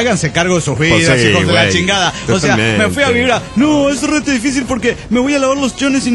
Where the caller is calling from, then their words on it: Golden, Colorado, United States; de Golden, Colorado.